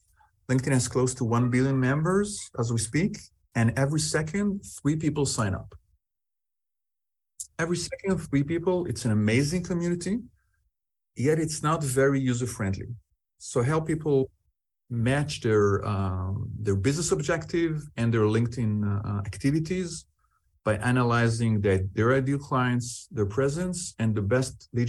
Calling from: Central District, Israel; I'm calling in from Israel, south of Tel Aviv. Beautiful neighborhood and beautiful community, a small place you need to visit.

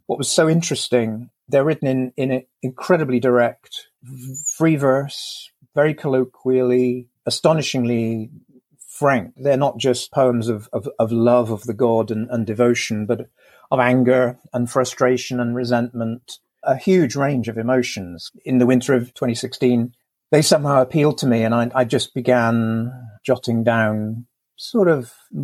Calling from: London, United Kingdom; I'm speaking from North London, not much distance from Alexandra Palace, where the BBC made their first broadcasts.

